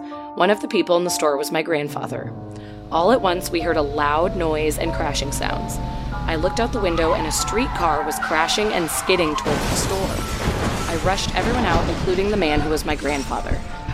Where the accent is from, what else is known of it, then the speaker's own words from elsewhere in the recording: Canada; I'm Canadian, so this all makes sense.